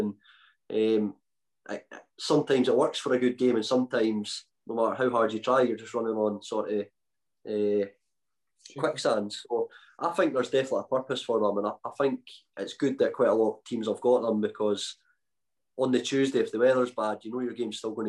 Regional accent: Dunfermline, Scotland, United Kingdom; because I'm from Dunfermline.

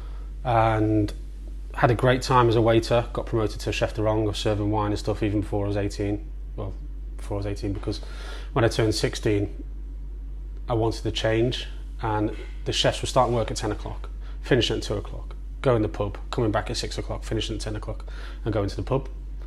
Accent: Chester, North West England, United Kingdom; So I grew up in an awful little council estate called Verleigh in Chester, so northwest England.

